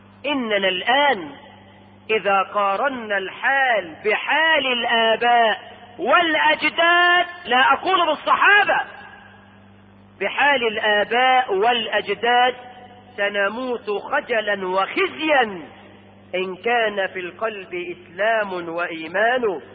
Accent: Egypt; احنا كمصريين كانت عندنا هذه الاخلاق في الريف وفي الحضر الى وقت ليس بالبعيد

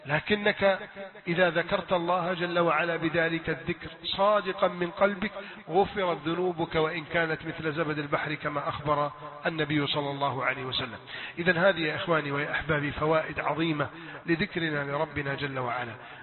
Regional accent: Egypt

